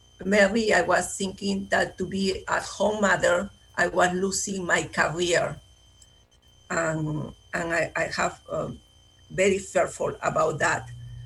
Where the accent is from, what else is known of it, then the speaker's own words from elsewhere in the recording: Peru; now in California, United States; Where I was here in California, I don't have my family. My family is in Peru. I am from Peru.